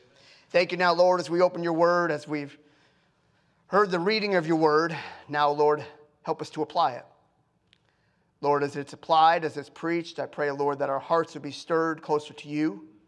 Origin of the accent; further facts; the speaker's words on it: United States; I'm a pastor, I'm a Christian first, but I'm also an American.